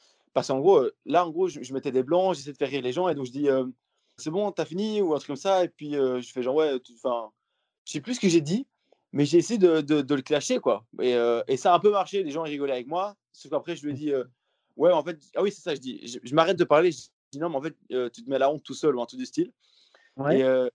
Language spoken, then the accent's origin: French; Belgium; Et je dis, ouais, je suis belge en fait, tu vois.